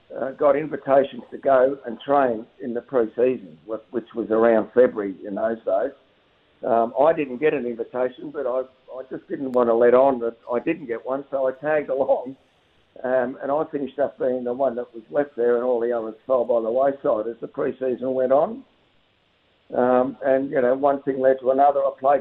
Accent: Geelong, Victoria, Australia; Well, I grew up in Geelong, so I knew probably half the players on the list there, and that was more like home.

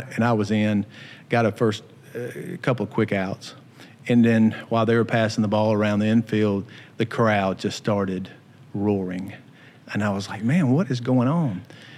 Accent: Carrollton, Alabama, United States; I grew up in Pickens County and was really raised in outside of Carrollton, Alabama suburbs, I guess, in a little community, Marvin Chapel, Speeds Mill community, and grew up there just on a small farm.

